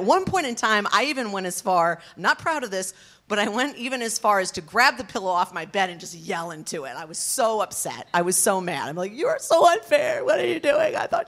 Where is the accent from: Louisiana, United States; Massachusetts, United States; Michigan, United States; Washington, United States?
Michigan, United States; Detroit; also born or lived in Caracas, Venezuela / Los Angeles; I grew up in the Detroit area